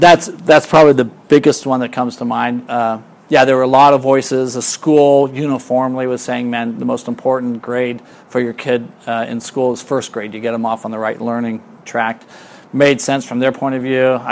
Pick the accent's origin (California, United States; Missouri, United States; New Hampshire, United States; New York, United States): California, United States; San Diego; My wife's from Michigan, I'm from San Diego.